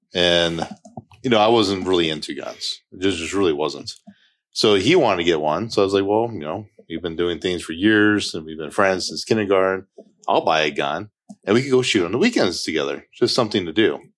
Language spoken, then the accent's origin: English; Phoenix, Arizona, United States; Pretty close. Phoenix. Okay. So Phoenix downtown. West Side Phoenix.